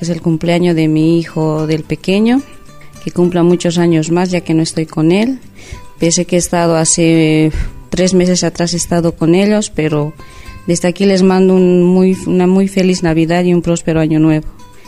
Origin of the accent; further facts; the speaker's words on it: La Paz, Bolivia; now in Bolaños de Calatrava, Spain; soy de Bolivia, de La Paz. Llevo aquí en España 7 años, estoy aquí en Bolaños de Calatrava, en la ciudad de Castilla-La Mancha.